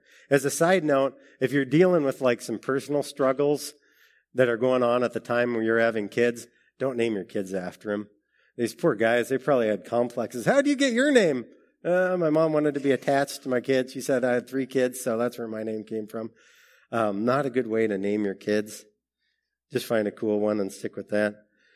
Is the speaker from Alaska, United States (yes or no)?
yes; Alaska, United States; moved away as an adult; And I grew up in Alaska, went down to college in Idaho, didn't know anybody when I went to college, not a soul.